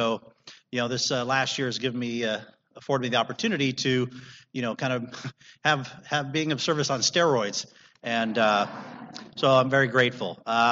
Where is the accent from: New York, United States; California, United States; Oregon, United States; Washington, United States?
California, United States; Culver City; I grew up here in Culver City